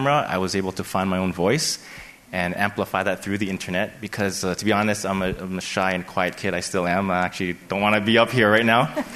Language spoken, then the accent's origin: English; Toronto, Ontario, Canada; I'm from Toronto. I'm actually from a community called Jane and Finch, and it's a small intersection north of Toronto